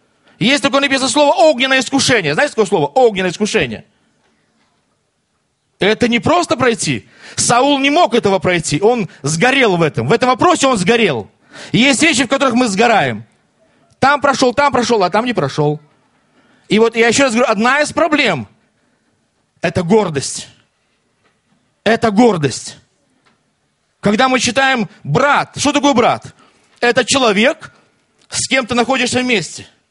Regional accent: Latvia; Я вообще служил в Белоруссии. Я сам латыш, но я служил в Белоруссии, в Полоцке.

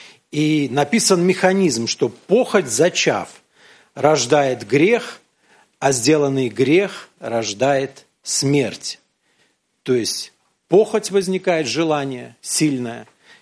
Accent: Belarus; И когда мы, белорусы, говорим «сад», ну что у нас в саду в белорусском растет?

